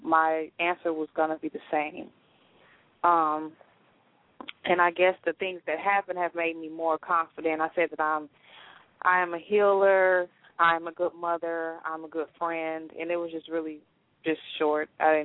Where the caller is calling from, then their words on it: Dallas, Texas, United States; I'm calling from Dallas, Texas.